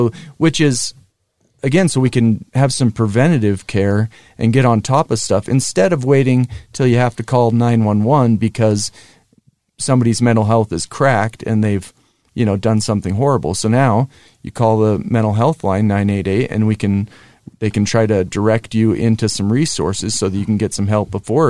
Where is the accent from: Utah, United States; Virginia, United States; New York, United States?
Utah, United States; Centerville; So I grew up in Centerville, so just north of Bountiful, up on the mountain.